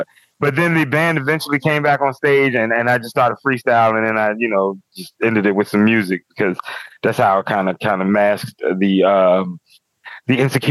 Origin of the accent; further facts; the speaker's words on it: Petersburg, Virginia, United States; And I'm from Petersburg, Virginia, where there is no comedy open mics.